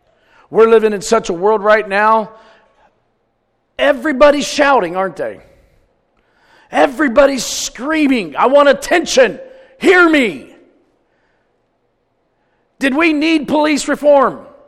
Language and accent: English; Cleveland, Ohio, United States; also born or lived in West Virginia; And then beyond that, I came from Cleveland. So I didn't have a whole lot of good association. Before that, I came from the hills of West Virginia.